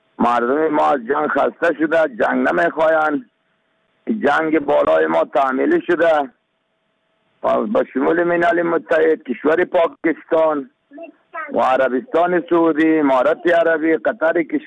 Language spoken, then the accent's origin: Persian; Afghanistan; ما شما افغان هستیم